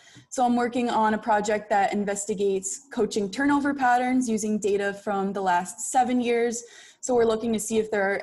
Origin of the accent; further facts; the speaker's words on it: New Bedford, Massachusetts, United States; I am from New Bedford, Massachusetts.